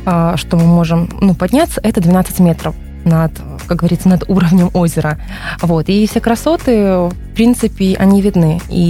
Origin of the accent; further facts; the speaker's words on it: Belarus; со временем мы, белорусы, мы забываем, кто мы такие есть на самом деле